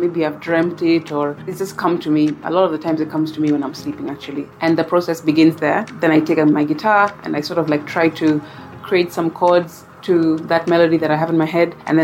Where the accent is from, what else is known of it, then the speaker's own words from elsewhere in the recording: Mombasa, Mombasa County, Kenya; moved away as an adult; I was born in Mombasa County. That's my home county, and specifically born in Bombolulu, and grew up in Mombasa all my life, actually, from childhood through to high school.